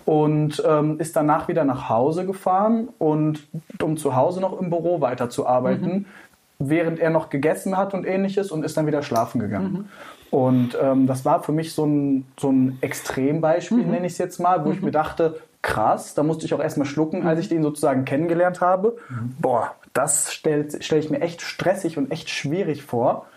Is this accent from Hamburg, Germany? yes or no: no; Düsseldorf, North Rhine-Westphalia, Germany; ich komme tatsächlich aus Düsseldorf und arbeite in Duisburg